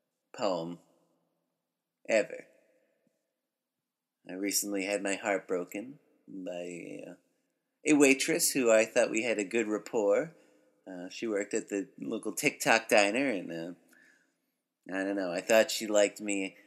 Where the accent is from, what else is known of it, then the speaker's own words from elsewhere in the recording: Passaic, New Jersey, United States; I'm a lifelong New Jersey resident. I'm from Passaic, home